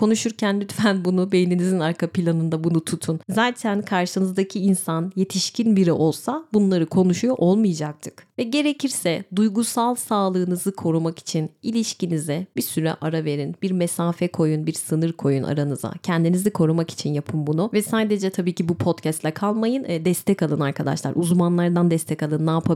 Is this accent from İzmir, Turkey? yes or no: yes; İzmir, Turkey; Küçükken İzmir'deyim.